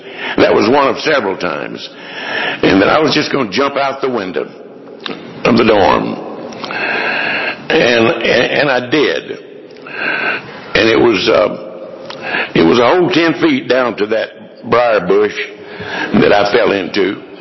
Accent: Hartwell, Georgia, United States; Because I grew up the road in Hartwell, Georgia, and that's a small town.

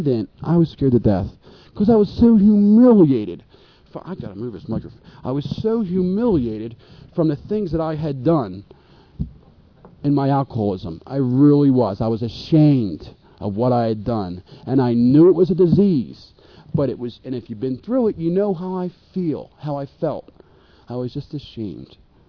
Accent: Philadelphia, Pennsylvania, United States; well, I'm from Phil.

